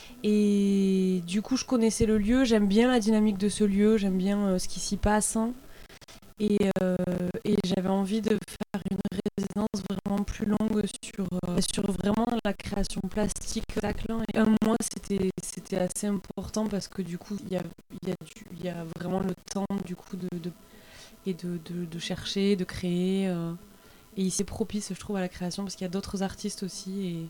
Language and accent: French; Carcassonne, Occitanie, France; je suis originaire de Carcassonne, mais j'habite en Bretagne, dans le Finistère.